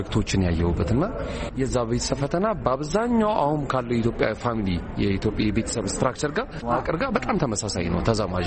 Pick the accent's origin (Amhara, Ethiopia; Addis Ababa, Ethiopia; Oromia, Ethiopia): Addis Ababa, Ethiopia; እኔ ከተማ ነው ያደኩት 4 ኪሎ አካባቢ ነው ያደኩት ግን አሁን ወጥቼ አያት አካባቢ ባል ሰፈር ነው መኖርው